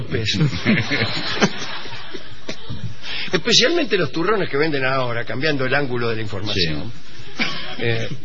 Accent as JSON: {"language": "Spanish", "region": "Tucumán", "country": "Argentina", "lives_now": "Buenos Aires, Argentina", "said": "de Tucumán. Una de las cosas que extraño de cuando vivo en Buenos Aires es ir a verlos al paseo, etcétera."}